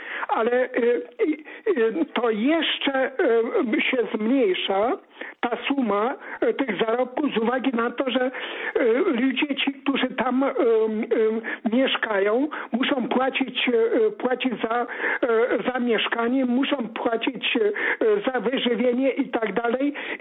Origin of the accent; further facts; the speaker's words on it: Lesser Poland, Poland; ja jestem z Małopolski.